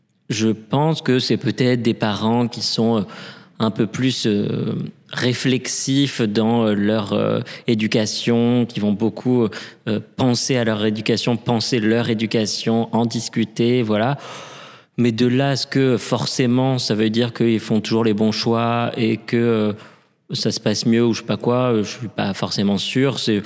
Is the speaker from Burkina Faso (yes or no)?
no; Paris, Île-de-France, France; J'ai grandi à Paris, je suis né à Paris et j'ai vécu à Paris toute mon enfance, mon adolescence et même mes études post-bac.